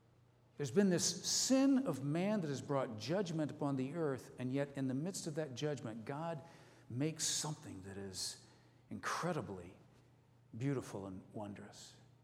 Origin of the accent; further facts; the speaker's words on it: Ohio, United States; You know, I grew up in Ohio in an area where it's very flat.